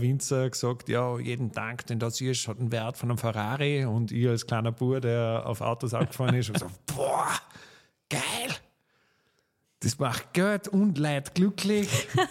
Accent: Vorarlberg, Austria; dass ich sozusagen in die Weinwelt einsteige als Vorarlberger

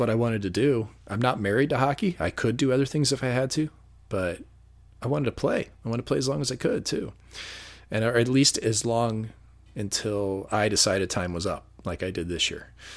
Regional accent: St. Louis, Missouri, United States; I had some friends there that night from my hometown of St. Louis.

